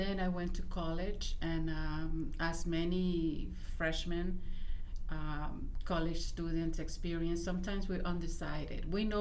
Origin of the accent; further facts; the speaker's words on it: Nicaragua; moved away as an adult; now in United States; I was born and raised in Nicaragua. And at the age of 20, in 1985, I came to this country, and specifically to New York